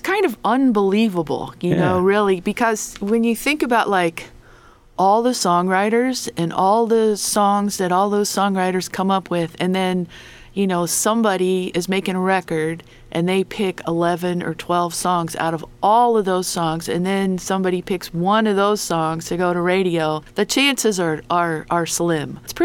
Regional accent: Ohio, United States; now in Australia; Australia now, but we both grew up in Ohio. And this song came about because we were talking about growing up in Ohio

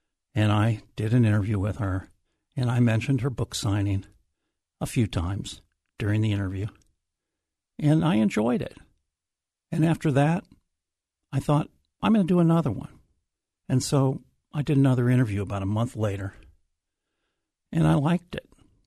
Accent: Des Moines, Iowa, United States; I had done 10 years worth of music programming back in my hometown of Des Moines.

